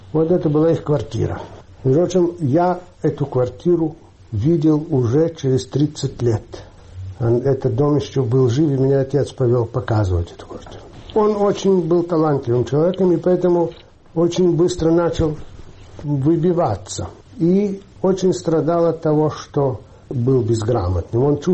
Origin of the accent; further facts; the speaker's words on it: Kyiv, Ukraine; Я родился в Киеве. Все дети родились в Киеве.